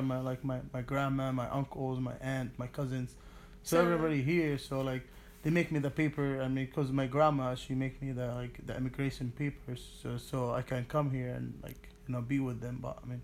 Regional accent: Jordan; now in United States; I live in America, but, like, I'm not American, so it's, like, I'm gonna be, like, unknown American, so it's, like, because I'm from Jordan

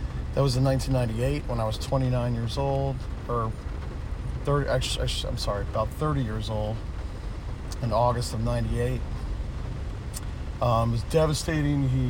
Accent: Fort Belvoir, Virginia, United States; born there; I was born in Fort Belvoir, Virginia, on the Army base in 1968, May 1st.

